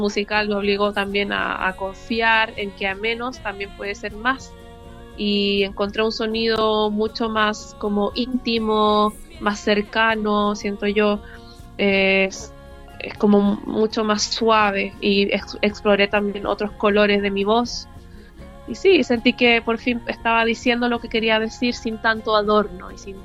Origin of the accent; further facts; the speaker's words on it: Chile; moved away; Mi tierra natal, que es Chile, y esta nueva tierra que me ha acogido desde ya casi 15 años.